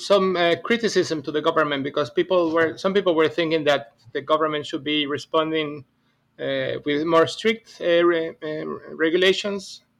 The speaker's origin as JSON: {"language": "English", "country": "Ecuador", "tie": "born or raised there", "also_born_or_lived": "Buenos Aires, Argentina / United States", "second_language": "English", "moved": "yes", "lives_now": "Reykjavik, Iceland", "said": "So I'm originally from Capital Federal, from Buenos Aires, although I live... I basically grew up in Ecuador, and then I also live many years in the U.S."}